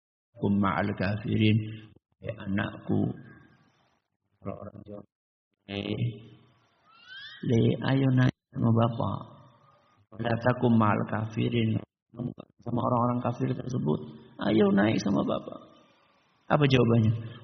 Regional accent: Banjarnegara, Central Java, Indonesia; Enggak jauh dari daerah saya. Dukuh namanya Dukuh Legetang. Dukuh namanya Dukuh Legetang. Ini di daerah Banjarnegara.

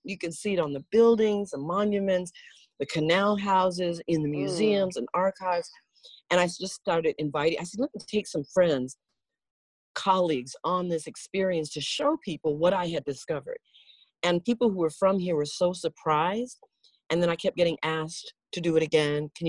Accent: San Francisco, California, United States; I grew up in the Fillmore District. So I was surrounded always very keenly aware of Black power movements, but yet not really feeling connected to it because my heritage was not African-American. It didn't originate in the United States.

